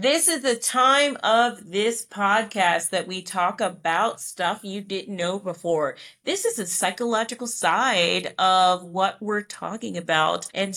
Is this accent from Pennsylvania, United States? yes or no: yes; Philadelphia, Pennsylvania, United States; I don't know, I'm from Philly.